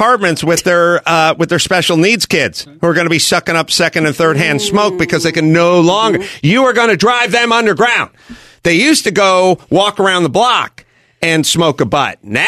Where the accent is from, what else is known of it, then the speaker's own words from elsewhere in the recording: Los Angeles, California, United States; For those who know Los Angeles a little bit, you know, there's downtown. But I grew up in the Valley.